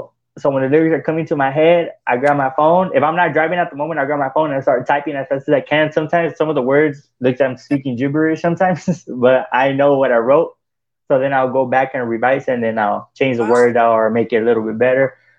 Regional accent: El Centro, California, United States; Well, actually, I grew up in El Centro. Well, it's close to Brawley.

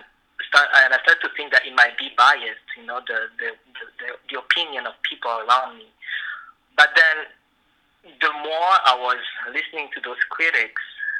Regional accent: Burundi; born there; moved away; yes, I was born in Burundi and I left there like more than 10 years ago.

